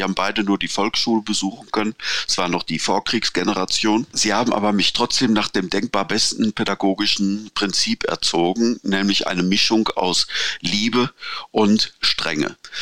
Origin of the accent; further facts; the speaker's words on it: North Rhine-Westphalia, Germany; Ich komme aus dem Sauerland.